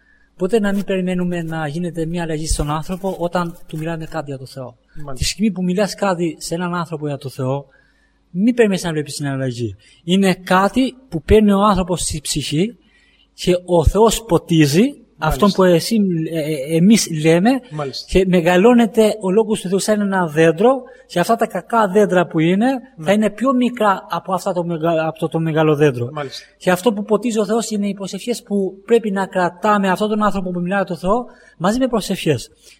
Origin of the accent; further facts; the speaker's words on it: Albania; φεύγω από την Ελλάδα και βρίσκομαι κρυφά στην Αλβανία, στην πόλη μου.